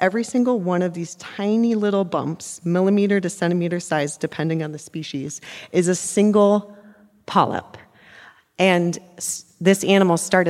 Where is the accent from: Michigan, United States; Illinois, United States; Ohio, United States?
Ohio, United States; I'm from Ohio in the Midwest. And so that certification dive was in a limestone quarry.